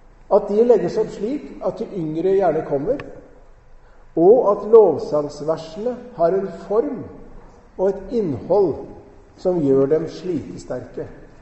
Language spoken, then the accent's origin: Norwegian; Eastern Norway, Norway; Jeg må jo innrømme at som østlending så visste jeg ikke så mye om Salhus før jeg kom.